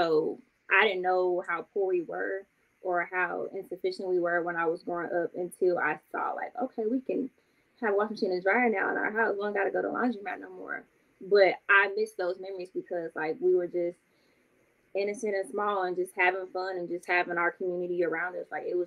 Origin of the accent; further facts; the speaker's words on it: Chicago, Illinois, United States; So I'm from the east side part of Chicago. I grew up on the south side, but I'm east side through and through.